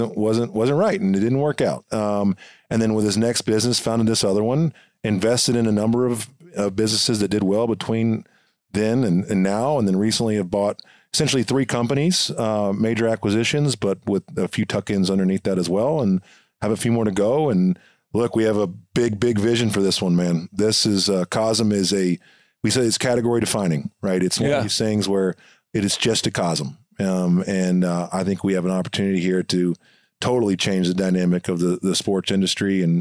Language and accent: English; Texas, United States; also born or lived in Indiana; I go, well, I'm from Texas, but I played football at a military school in Indiana.